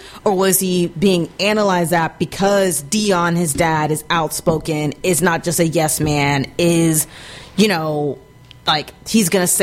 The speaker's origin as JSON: {"language": "English", "region": "Texas", "country": "United States", "said": "but I'm from Texas, so of course I fucking love football."}